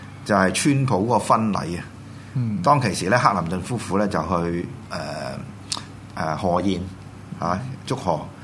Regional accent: Hong Kong; 我哋香港人，我哋講廣東話，

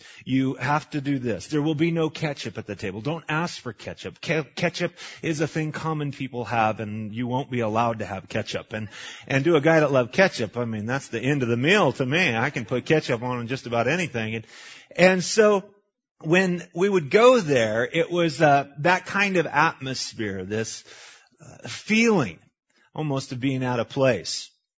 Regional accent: Idaho, United States; You couldn't, but we had all these rules, which we grew up in Idaho

